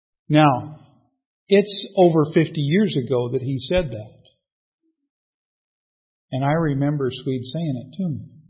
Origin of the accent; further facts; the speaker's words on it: Minnesota, United States; and I grew up in Minnesota, and so some of you will smile at this.